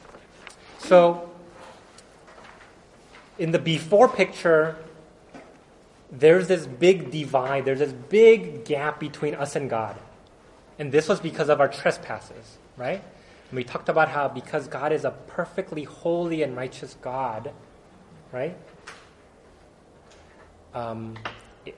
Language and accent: English; South Korea; first language Korean; English is a second language; now in United States; I was a Korean. I am a United States citizen now, okay? But I'm from Korea, and in Korea, we talk Korean